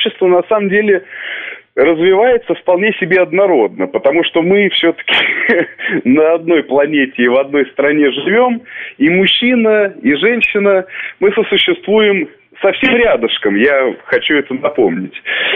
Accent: Moscow, Russia; в Москве, вот я москвич, например

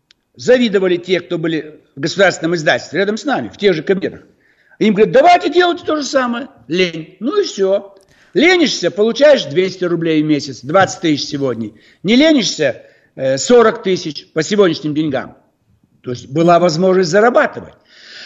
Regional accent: Almaty, Kazakhstan; декабрь 86 года, Алма-Ата, мой родной город.

